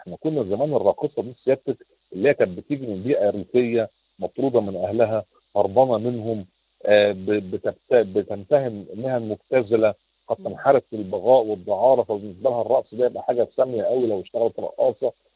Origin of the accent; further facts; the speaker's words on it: Alexandria, Alexandria Governorate, Egypt; ده احنا ستات اسكندريه اللي الشاعر عمل فيهم اغنيه